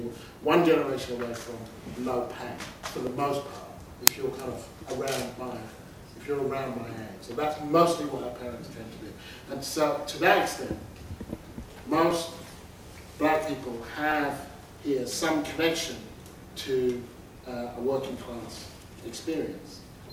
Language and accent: English; United Kingdom; born there; So I'm glad I was born in Britain.